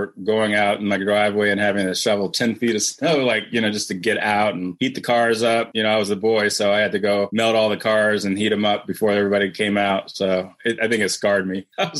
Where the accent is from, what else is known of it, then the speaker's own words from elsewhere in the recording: Cleveland, Ohio, United States; I'm from Cleveland. You know, I came to Morehouse down here for college. I fell in love with Atlanta. But then I went back up to Ohio to do my medical school and my training because that's where I'm from.